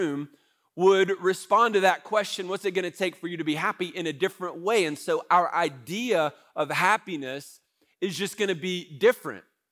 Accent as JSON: {"language": "English", "country": "United States", "said": "I think as an American, it's like in our DNA to want to pursue happiness."}